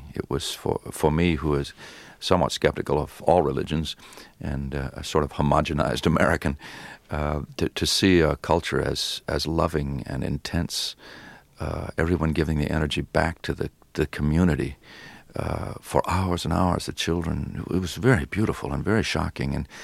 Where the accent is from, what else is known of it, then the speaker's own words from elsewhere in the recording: Ireland; No, but I'm Irish, and that's just about the same thing.